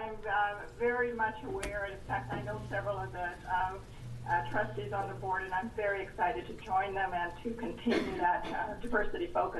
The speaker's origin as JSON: {"language": "English", "town": "Salem", "region": "Oregon", "country": "United States", "tie": "born or raised there", "said": "Growing up in Salem, I'm very familiar with Western Oregon and the excellent reputation and the impact that they have in our community."}